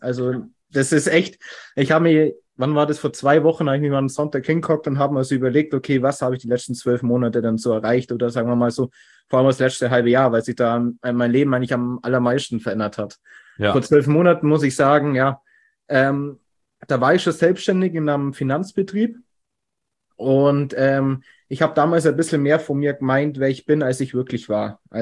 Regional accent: Bavaria, Germany; born there; ich bin 23 Jahre jung und komme aus der Nähe von Landsberg an Lech. Also mittlerweile bin ich da sogar hinzogen und komme gebürtig aus Burken, ist in der Nähe bei Schongau.

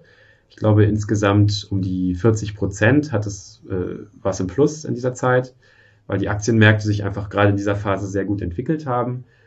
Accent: Germany; born there; Ich bin in der DDR noch geboren und aufgewachsen. Nicht aufgewachsen, aber meine Familie ist in der DDR aufgewachsen

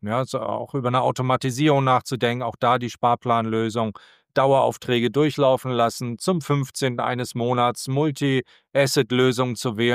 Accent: Hamburg, Germany; als Hamburger Kaufmann würde ich sagen, setze nie dein Kapital komplett auf ein Schiff

